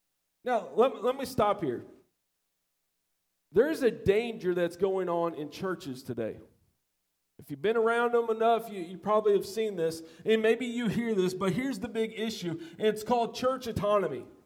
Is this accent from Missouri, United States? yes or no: yes; Missouri, United States; I'm from Missouri. You need to show me and show up.